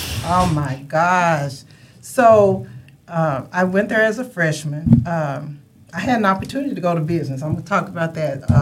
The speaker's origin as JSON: {"language": "English", "town": "Oak Cliff", "region": "Texas", "country": "United States", "tie": "born or raised there", "said": "I'm Oak Cliff, y'all. I just put it like that. I'm Oak Cliff. Growing up in Oak Cliff back in the day, it was just a big family."}